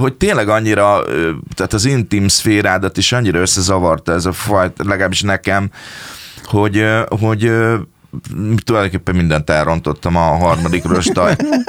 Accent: Sarkad, Békés, Hungary; és ugye Sarkadról származom

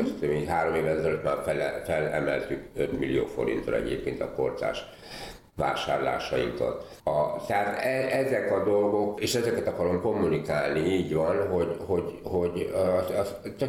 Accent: Eger, Heves, Hungary; én a gyerekkoromat Egerben töltöttem, és Egernek vallom magamat

